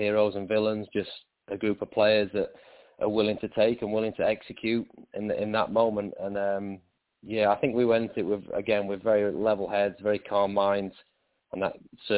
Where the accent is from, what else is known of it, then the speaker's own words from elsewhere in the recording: England, United Kingdom; now in United States; I mean, as an English guy, have terrible luck supporting anyone that goes through a penalty shootout.